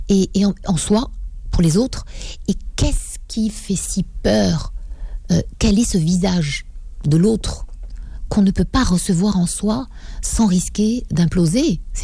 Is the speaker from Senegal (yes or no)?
no; Morocco; Je viens du Maroc en plus, où c'est pas un pays en guerre